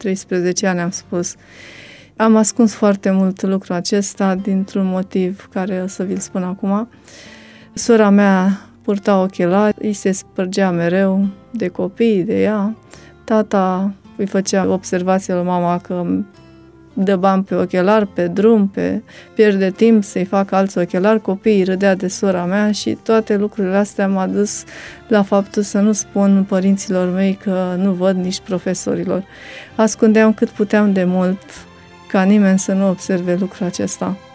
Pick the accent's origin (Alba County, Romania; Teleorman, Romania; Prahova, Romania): Teleorman, Romania; Drăgănești-Vlașca; born there; M-am născut în Comoara Drăgănești, Vlașca, județul Teleorman. Am avut o copilărie obișnuită.